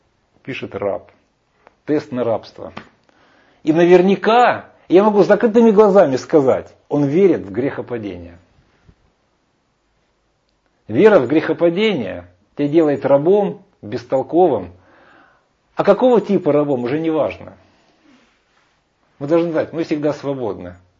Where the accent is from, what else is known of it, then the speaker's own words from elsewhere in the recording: Ukraine; born there; Вот я родился в Украине